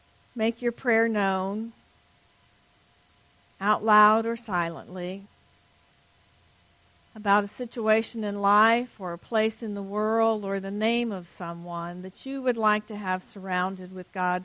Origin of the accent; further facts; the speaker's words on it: Miami, Florida, United States; also born or lived in Fort Lauderdale; I used to live in South Florida. I even lived for a short time in Fort Lauderdale, but I grew up mostly in Miami.